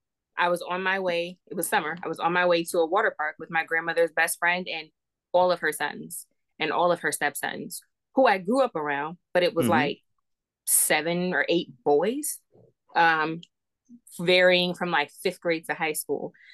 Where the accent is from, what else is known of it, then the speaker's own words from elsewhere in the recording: Maryland, United States; also born or lived in East Cleveland, Ohio; So, like, I grew up in East Cleveland, but I was raised in Maryland.